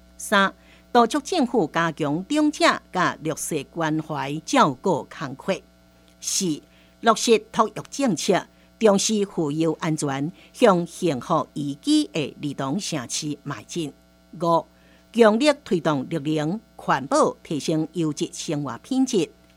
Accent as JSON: {"language": "Chinese", "region": "Hsinchu", "country": "Taiwan", "tie": "born or raised there", "said": "我的求学过程差不多都在新竹度过，成为社会新鲜人了后，也基于对家乡的认同而留在德科"}